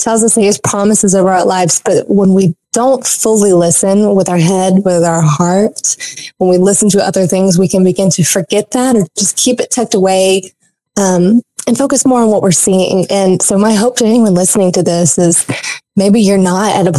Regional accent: Southern United States, United States; growing up in the Bible Belt

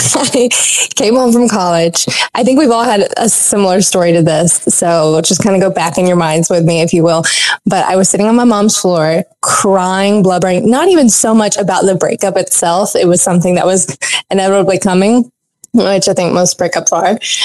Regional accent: Southern United States, United States; growing up in the Bible Belt

